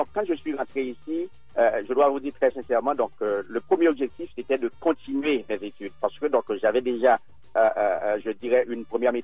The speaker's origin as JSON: {"language": "French", "town": "Saint-Marc", "region": "Artibonite", "country": "Haiti", "said": "Je suis originaire de Saint-Marc, une ville du département de la Tibonite en Haïti."}